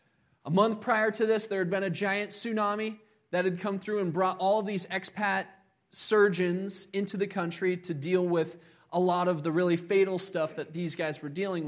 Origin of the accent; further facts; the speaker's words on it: Papua New Guinea; born there; I was born overseas in Papua New Guinea.